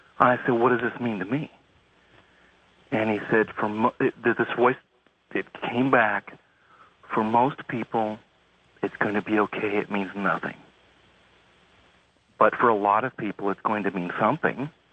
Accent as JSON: {"language": "English", "town": "Kennewick", "region": "Washington", "country": "United States", "said": "I'm from Kennewick, Washington, about 200 miles southeast of Seattle."}